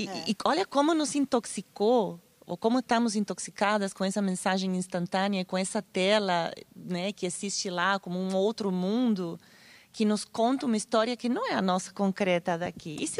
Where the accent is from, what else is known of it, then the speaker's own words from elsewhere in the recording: Argentina; Portuguese is a second language; now in Brazil; Sobretudo, né, sendo argentina. Agora eu sou brasileira. Acabei de ser naturalizada brasileira.